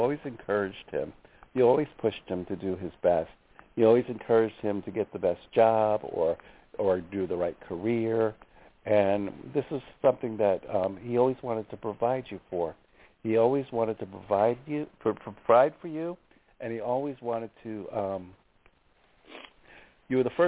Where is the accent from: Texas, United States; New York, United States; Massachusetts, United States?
New York, United States; Long Island; born there; I was born in Long Island.